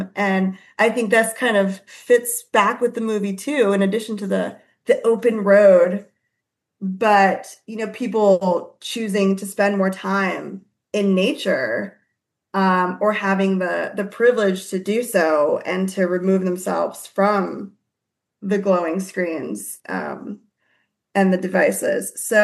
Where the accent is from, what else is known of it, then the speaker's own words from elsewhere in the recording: New Mexico, United States; I like the desert too. I'm from New Mexico, so.